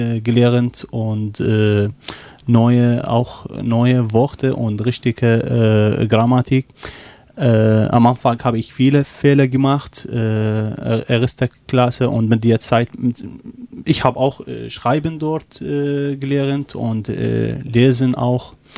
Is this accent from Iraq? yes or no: yes; Iraq; first language Arabic; German is a second language; Ich komme aus dem Irak, wir sprechen Arabisch